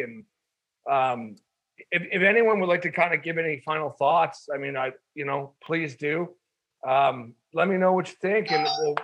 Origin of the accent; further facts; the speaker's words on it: Canada; I'll just talk about Canada briefly because I'm from Canada